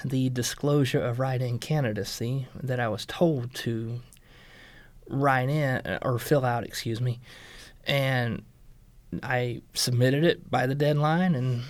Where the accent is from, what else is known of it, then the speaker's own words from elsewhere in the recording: Macomb, United States; also born or lived in Seattle; Well, I'm originally from a small town. I've done my time in a major metropolitan area, so to speak. I came from Seattle. I did 8 years in Seattle. And I see some similarities to the area I grew up in Macomb, and some similarities to Seattle.